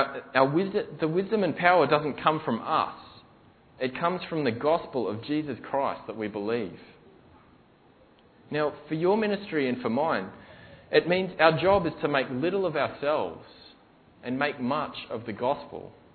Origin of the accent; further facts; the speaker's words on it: Australia; Just from my understanding of being Australian, you know, people love, you know, Australians, we love our sports stars.